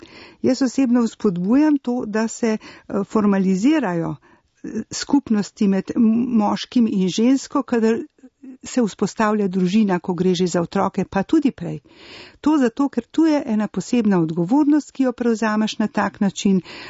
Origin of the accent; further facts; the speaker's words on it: Grosuplje, Central Slovenia, Slovenia; Jaz bom povedala, da prihajam iz Grosuplja